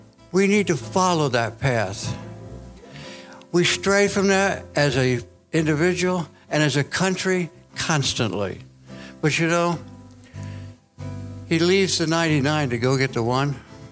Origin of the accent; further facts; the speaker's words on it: India; first language hi; English is a second language; moved away; the only home I knew was India. And I'm having trouble with my English because I couldn't speak English when I got here. I spoke a real hill country dialect of Hindi, which I don't remember at all, unfortunately.